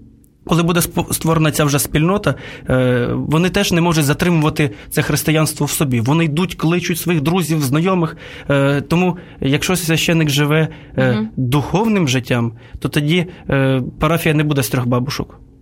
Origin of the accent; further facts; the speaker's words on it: Kherson Oblast, Ukraine; born there; Так, я народився в Херсонській області, це вже так ближче до Запорізької.